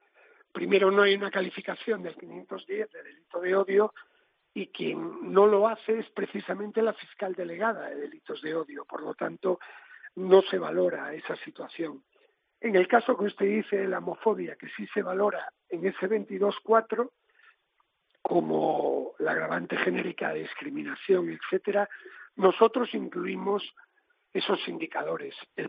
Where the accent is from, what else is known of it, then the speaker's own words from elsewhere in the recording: A Coruña, Galicia, Spain; Usted sabe que yo soy de La Coruña